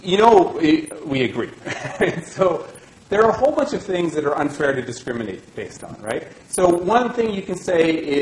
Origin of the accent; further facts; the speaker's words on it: Alberta, Canada; don't mind me answering in English because that's the only option I have. So I'm from Alberta.